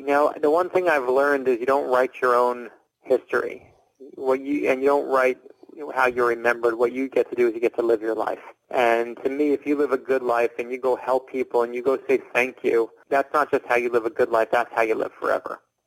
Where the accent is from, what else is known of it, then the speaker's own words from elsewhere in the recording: New York, United States; So originally, we grew up in New York. We were Brooklyn Dodger fans.